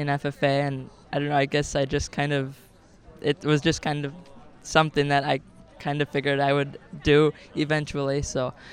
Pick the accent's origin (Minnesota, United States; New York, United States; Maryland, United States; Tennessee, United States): Minnesota, United States; Richmond; So we're from Richmond, Minnesota. We live on a dairy farm. We milk 44 brown Swiss cows.